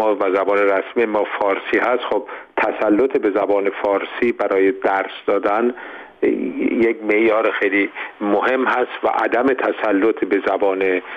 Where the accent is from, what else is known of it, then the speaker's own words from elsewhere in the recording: Semnan, Iran; accent: Semnani; خود من اهل سمنان هستم و تهلجه سمنونی دارم